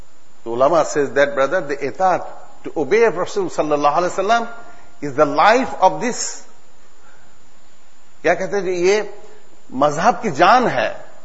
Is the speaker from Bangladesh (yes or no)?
yes; Bangladesh; I am from Bangladesh. I'm coming to Durban all through from Dhaka.